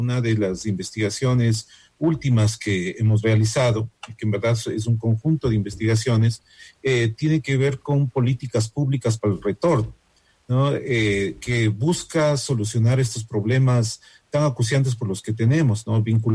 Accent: Ecuador; Tenemos que juntarnos como ecuatorianos.

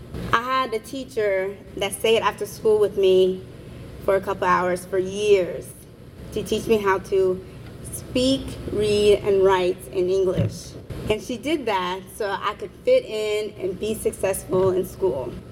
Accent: United States; However, I'm an American citizen. I grew up in America. I know its cultures and traditions.

